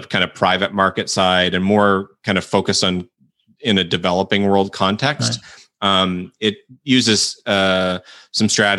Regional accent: Toronto, Ontario, Canada; I grew up in Toronto and I was very indoctrinated in free market capitalism

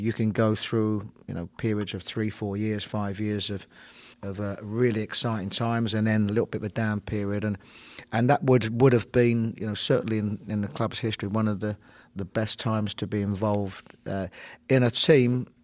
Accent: London, United Kingdom; I was brought up in a very multicultural area. Rows of streets, of houses, so a highly populated area as well. But an area that was a good upbringing, that you could go out and play out in the streets.

